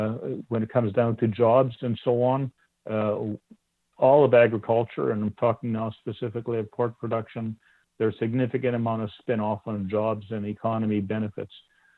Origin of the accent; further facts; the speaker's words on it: Manitoba, Canada; I chair the Canadian Pork Council. I'm a producer from Manitoba.